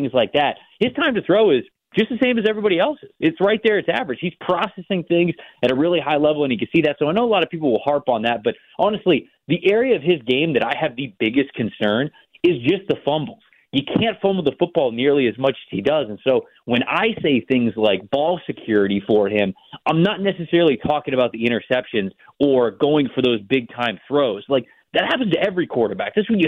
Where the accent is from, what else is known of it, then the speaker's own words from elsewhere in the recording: Florida, United States; And, you know, I'm from the Tampa Bay area.